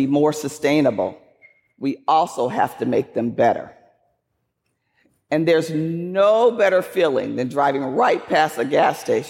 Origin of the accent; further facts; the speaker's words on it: Flint, Michigan, United States; You have to understand, I grew up in Flint, Michigan. My dad was a GM guy all the way, like his dad before him, his brother, and all of his friends.